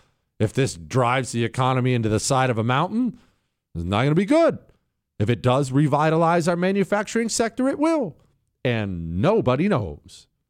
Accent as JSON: {"language": "English", "region": "Rust Belt", "country": "United States", "tie": "born or raised there", "said": "I grew up in the Rust Belt. We are Rust Belt construction people."}